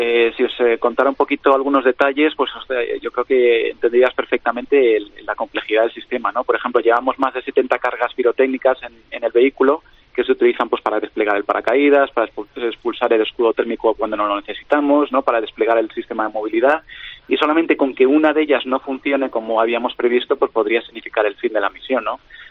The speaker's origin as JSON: {"language": "Spanish", "town": "Madrid", "region": "Community of Madrid", "country": "Spain", "said": "yo tengo que decir que adoro Galicia, pasaba los veranos en San Senso, pero soy de Madrid. Y de hecho mi madre es de Valencia, yo justamente nací en medio."}